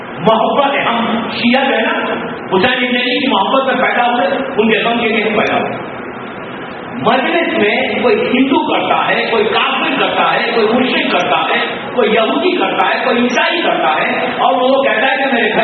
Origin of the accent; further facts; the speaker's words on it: Hyderabad, Telangana, India; मैं भी शहर हैदराबाद से आया